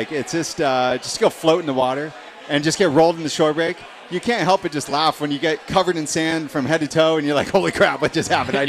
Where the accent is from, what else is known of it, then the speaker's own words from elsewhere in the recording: San Clemente, California, United States; Lower Trestles is dear to my heart, obviously growing up in San Clemente.